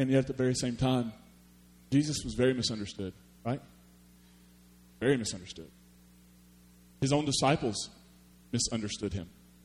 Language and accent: English; Kentucky, United States; I am from Eastern Kentucky, and I'm from Hatfield-McCoy country.